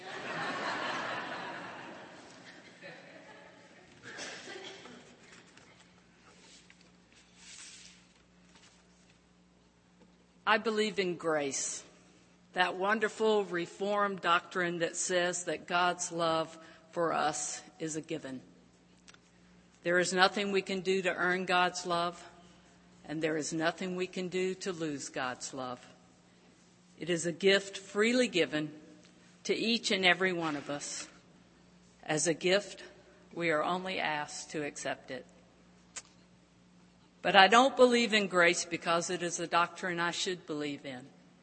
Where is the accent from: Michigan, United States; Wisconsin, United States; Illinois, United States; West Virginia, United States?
West Virginia, United States; Fairmont; born there; I was born in Fairmont, West Virginia on Wednesday, May the 14th, 1952, about 8 o'clock in the evening.